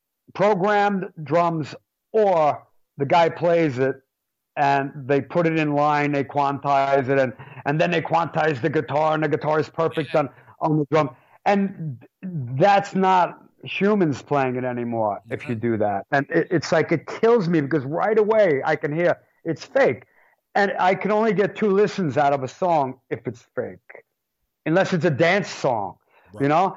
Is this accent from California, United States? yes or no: no; New York, United States; I said, dude, I'm a New Yorker. You're not touching my drum tracks.